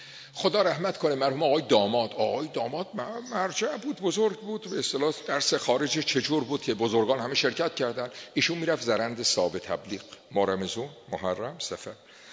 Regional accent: Tehran, Tehran Province, Iran; also born or lived in Qom; ما متولد قمیم، پدر ما مهاجرت کردن به تهران رفتن، ما هم خدمت ایشون بودیم دیگه، طبعا 10 سالمون بود. ما تیکه ای از مختصر دبستان و دبیرستان رو تهران رفتیم و یه برهه دانشگاه آمدیم به قم. سال 47 من آمدم قم،

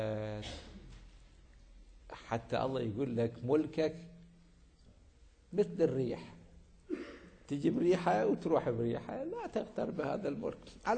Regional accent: Iraq; أيام زمان كان هناك في عندنا في العراق ناس يعني أطفال متأثرين ببعض الكلمات الجوفاء

